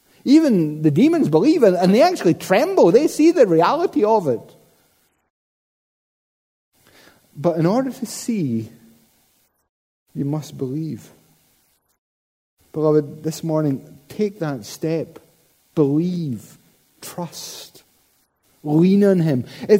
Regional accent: Scotland, United Kingdom; We are Scottish. Many of us, most of us, we're naturally cynical and sarcastic.

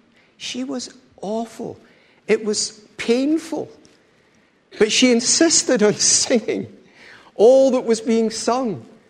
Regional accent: Scotland, United Kingdom; we have the ability, we're very Scottish, so we don't do it very well, to turn round and look at one another.

